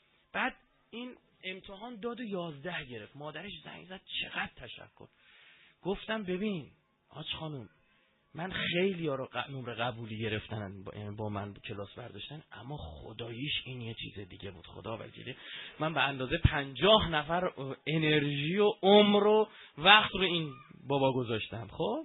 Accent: Iran; ما ایرانیم من عرب نیستم

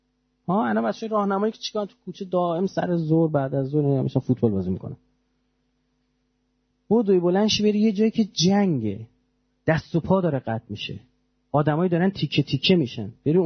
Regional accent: Iran; هر کاری کردیم آقا ما ایرانیم

